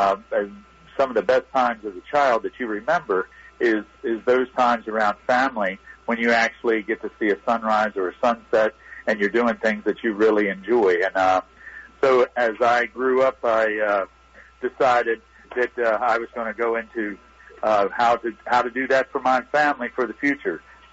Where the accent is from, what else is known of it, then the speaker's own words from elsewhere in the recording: Maryland, United States; So I grew up in St. Mary's County. Of course, my family's been there for generations